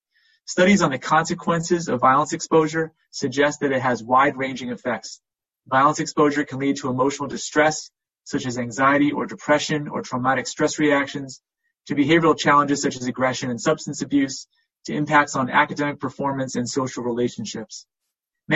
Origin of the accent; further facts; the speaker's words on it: New Jersey, United States; also born or lived in New England, United States / Midwest, United States; I was born and raised in New Jersey. I've lived in New England. I lived in the Midwest, but I'm back in New Jersey now.